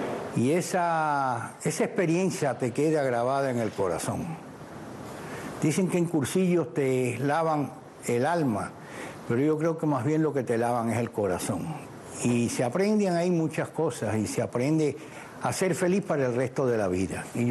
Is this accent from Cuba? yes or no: yes; Cuba; now in Miami, United States; Cuando yo vine de Cuba en el año 62